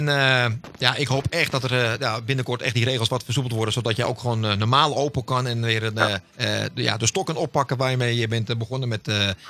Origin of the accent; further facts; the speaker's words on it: Hippolytushoef, North Holland, Netherlands; En het is Hollands Kroon. Ik kom uit de Hippolytushoef.